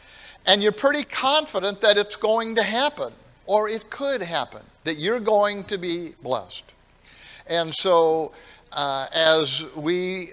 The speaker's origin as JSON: {"language": "English", "region": "Ohio", "country": "United States", "tie": "born or raised there", "said": "I said, look, I grew up in Ohio. Man, it 10 below and 3 feet of snow."}